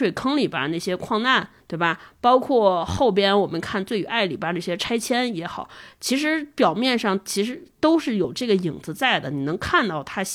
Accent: northern China, China; 这可能是我作为一个北方人体会非常深的

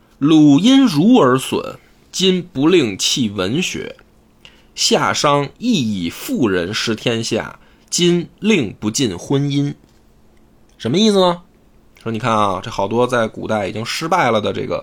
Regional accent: Shandong, China; 这个鲁国，那我的故乡

